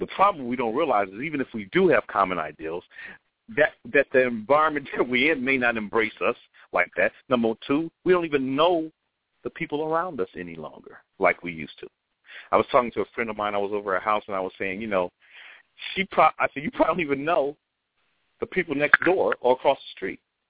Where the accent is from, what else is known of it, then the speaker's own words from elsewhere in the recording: Chicago, Illinois, United States; I'm from Chicago.